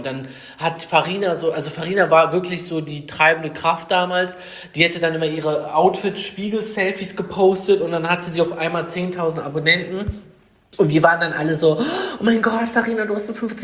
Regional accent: Düsseldorf, North Rhine-Westphalia, Germany; Ich komme aus Düsseldorf

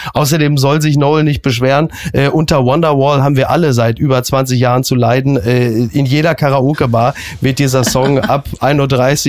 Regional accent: North Rhine-Westphalia, Germany; ich bin ja ein Kind des Ruhrgebietes.

